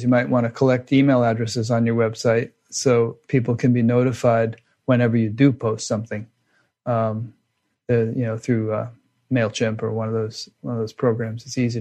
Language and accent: English; Fairfield, Connecticut, United States; now in Fairfield, United States; Oh, no. I grew up in Fairfield, Connecticut. Now I live in Fairfield, Iowa.